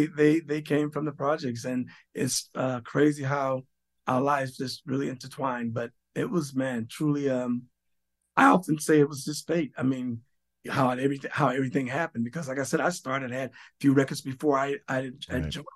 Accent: Washington, District of Columbia, United States; I had just started the same year, but I was from Washington, D.C.

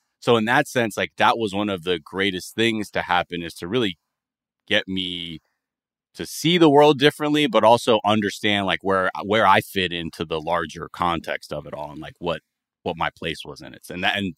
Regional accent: California, United States; being biracial and growing up in the San Fernando Valley

